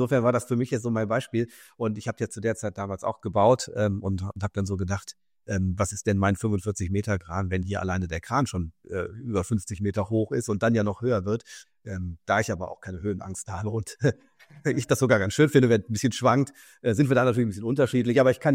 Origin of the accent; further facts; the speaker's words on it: Hamburg, Germany; als Hamburger